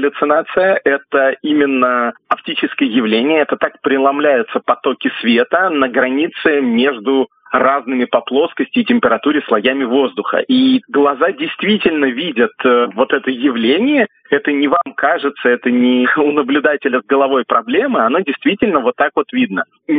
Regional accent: Saint Petersburg, Russia; Если мы говорим о широте, например, Санкт-Петербурга, я сам просто из Санкт-Петербурга

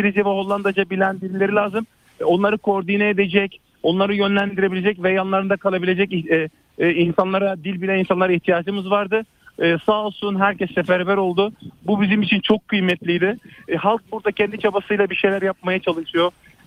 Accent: Antakya, Hatay, Turkey; Ben bir Hataylı olarak, bir Antakyalı olarak çok acı çekiyorum.

